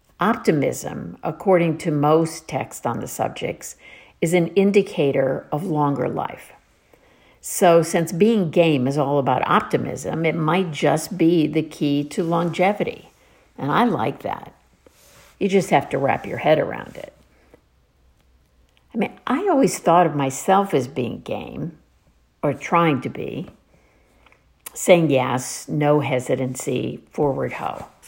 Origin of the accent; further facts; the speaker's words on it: Massachusetts, United States; She's from California. I'm from Massachusetts.